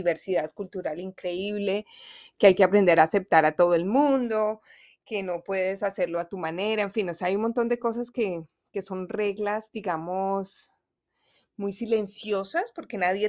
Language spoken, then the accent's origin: Spanish; Bogotá, Bogotá D.C., Colombia; now in Washington, United States; Yo siempre he sido de ciudades fuertes, ese es mi temperamento, a mí me encanta New York, yo soy de Bogotá, a mí me gusta el pito, el taxi, el grito, yo soy una mujer totalmente urbana.